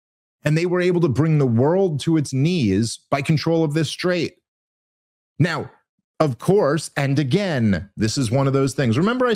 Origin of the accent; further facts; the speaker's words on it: Brooklyn, New York, United States; I got this a lot when I was a kid because I grew up in Brooklyn in the 80s and 90s